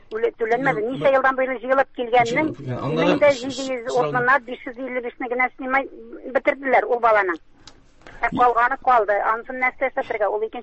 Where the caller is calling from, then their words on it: Kazan, Tatarstan, Russia; Мин Казаннан